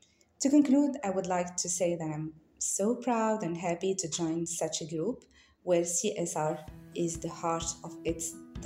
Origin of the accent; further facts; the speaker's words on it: Morocco; English is a second language; I'm from Morocco, and I live in Casablanca.